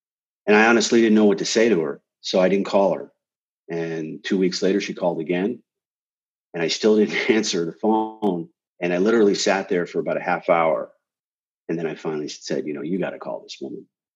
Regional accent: Connecticut, United States; now in Los Angeles, United States; We're from Connecticut. Finished up, started working at ESPN as an editor. Came out to Los Angeles to get into film.

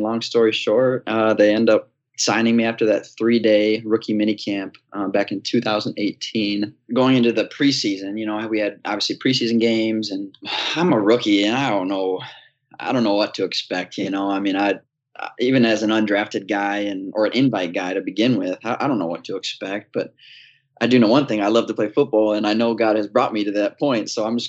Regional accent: Aurora, Illinois, United States; Yeah, I am originally from Aurora, Illinois. Did most of my growing up in that area.

